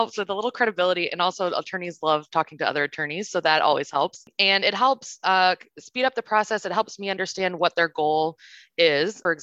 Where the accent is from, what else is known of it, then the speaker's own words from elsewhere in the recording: Indiana, United States; Yeah, so I am originally from Northwest Indiana.